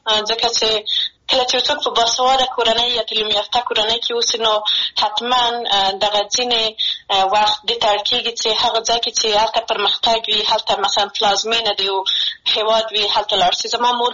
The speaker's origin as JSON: {"language": "Pashto", "region": "Maidan Wardak", "country": "Afghanistan", "tie": "born or raised there", "said": "زه د میدان وردګ ولایت څخه یم او لوړ زده کړې مې د خپلې خوښې په پوهنځي کې کړې دي."}